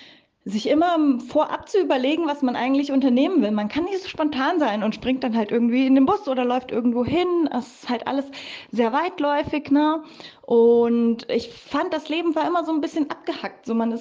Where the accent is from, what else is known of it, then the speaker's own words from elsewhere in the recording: Germany; moved away; Deutschland, da bin ich aufgewachsen und das macht mich aus und ganz viele meiner Werte sind deutsch und ganz viele meiner wichtigsten Erfahrungen habe ich in Deutschland natürlich gemacht.